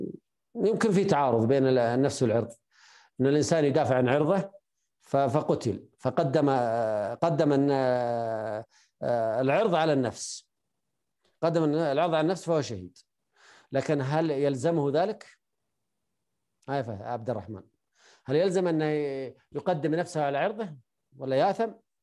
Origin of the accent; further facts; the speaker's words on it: Saudi Arabia; لكن بلد عندنا مثلا، عندنا في السعودية